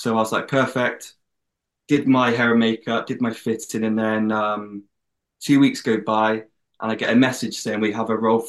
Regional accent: England, United Kingdom; accent: English; so that was in my English accent as well.

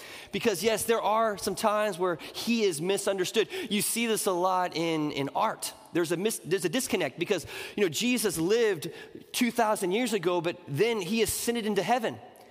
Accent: Bangkok, Thailand; I grew up in Southeast Asia. Bangkok, Thailand is my hometown. My father was a missionary in Thailand.

